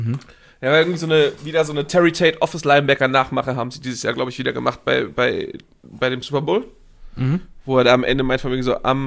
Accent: Mondsee, Upper Austria, Austria; Wo kommst du her? Ich komme vom Mondsee.

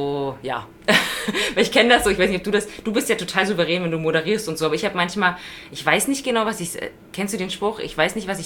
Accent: Brandenburg, Germany; Also bei uns in Brandenburg

